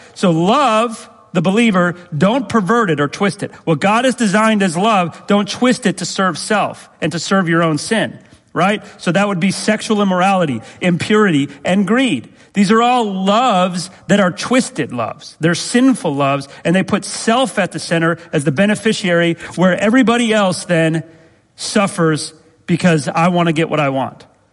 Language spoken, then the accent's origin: English; Chicago, Illinois, United States; One of my buddies that I grew up with in Chicago had come to know Christ, and his whole life was radically different.